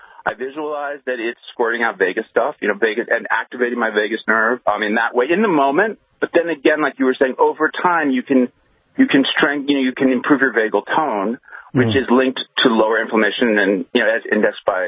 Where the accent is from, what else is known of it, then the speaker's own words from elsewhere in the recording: New York City, New York, United States; I'm from New York City, and, you know, I'm lucky enough to have been able to get out of the city a lot.